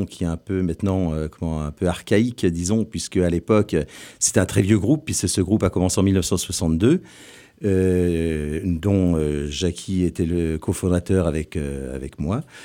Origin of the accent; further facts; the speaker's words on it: Nancy, Grand Est, France; On vient tous du quartier de Boudonville au départ.